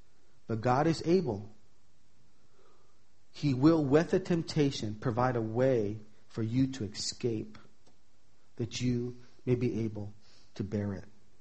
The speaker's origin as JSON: {"language": "English", "region": "Hawaii", "country": "United States", "said": "I mean, I'm from Hawaii, and the beach is even worse."}